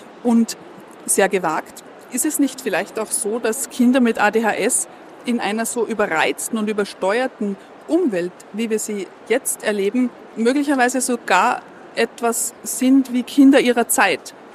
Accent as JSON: {"language": "German", "country": "Austria", "said": "die Großmutter ist im Gebirge, wo ich herkomme. Ich kann mich irgendwie nicht ganz lösen davon, von meinen Generationenproblemen oder Herkunftskomplexen, wie viele Österreicher, denke ich."}